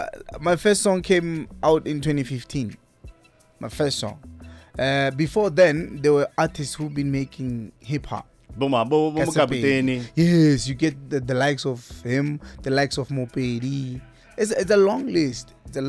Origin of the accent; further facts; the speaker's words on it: Rapahla, Limpopo, South Africa; I'm from and I was born in Limpopo province, Kukune district, Rapahla village, Makunutamara municipality, Rapahla, next to the mountains there, next to a school called Mandla High School. There was nothing special about the village.